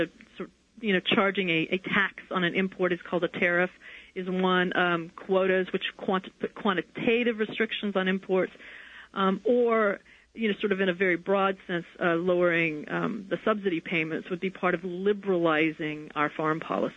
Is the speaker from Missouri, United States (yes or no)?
no; Texas, United States; as I said, I'm from Texas, so I sort of know cotton farming in Texas better than I know what the situation is today in Mississippi.